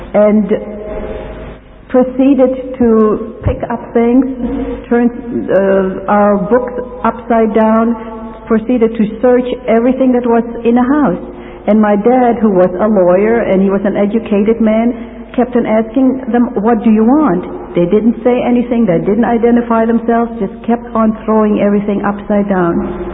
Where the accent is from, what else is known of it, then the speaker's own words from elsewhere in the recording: Ukraine; born there; English is a second language; I was born in Ukraine, in Russia, in a part of Russia. Now it's Ukraine, it's independent now.